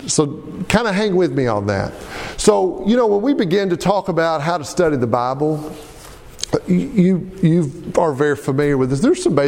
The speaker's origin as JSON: {"language": "English", "region": "Arkansas", "country": "United States", "said": "Now, I'm from Arkansas, but I still know the difference between up and down, I think."}